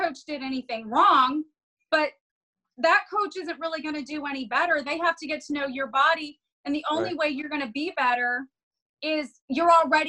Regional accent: Texas, United States; I like protein. I'm a Texan.

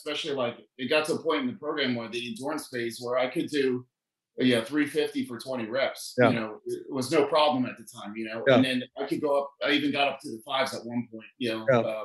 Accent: New Jersey, United States; I went to high school and I grew up in New Jersey and it was a middle class area

